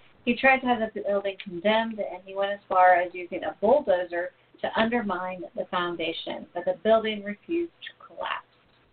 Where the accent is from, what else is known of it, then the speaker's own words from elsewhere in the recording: Vermont, United States; When I grew up in Vermont, the police academy actually was located in one, and one of my summer leadership camps was there